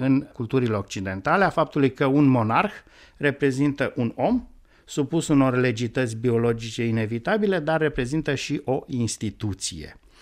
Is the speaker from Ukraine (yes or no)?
no; Romania; eu vin din România